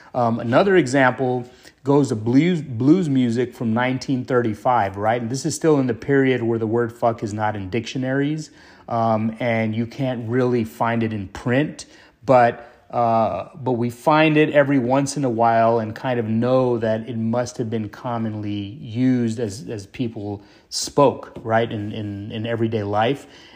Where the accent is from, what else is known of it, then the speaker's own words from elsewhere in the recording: El Paso, Texas, United States; I wrote a poem a couple years ago about my hometown, El Paso. And at the end of the poem, I kind of wanted to portray that El Pasoans were strong, beautiful people.